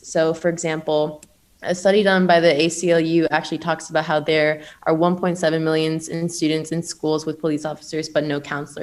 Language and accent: English; Kissimmee, Florida, United States; Yeah, so I'm from Kissimmee, Florida.